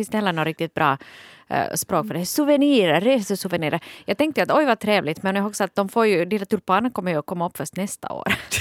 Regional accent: Finland; Det här har lett till att jag numera oftare säger att jag är svensk än finländare.

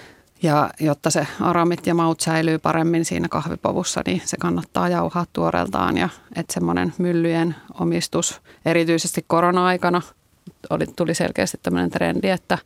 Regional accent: Lapland, Finland; Ja mä oon Lapista kotoisin, niin sitten Lapissa tämä kahvihetki oli aina niin semmoinen

